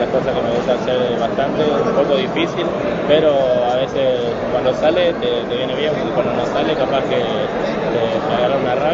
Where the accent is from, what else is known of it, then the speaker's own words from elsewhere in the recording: Paraguay; Soy de la localidad de Delira, un lugar llamado Pirapedú, que es del campo, buen lugar, se respira aire puro, me siento muy cómodo allá